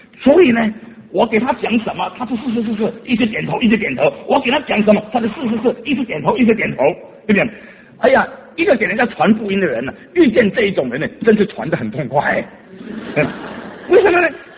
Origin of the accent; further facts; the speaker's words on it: Fujian, China; 我们福建人呢、如果这个女人呢、脸肿呢很危险